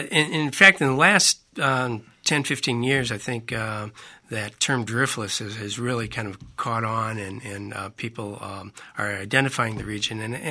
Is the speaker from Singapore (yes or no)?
no; Dubuque, Iowa, United States; Well, I grew up in Dubuque. Attended college at Loras as an undergraduate, and had a couple of stints for graduate school down the road in Iowa City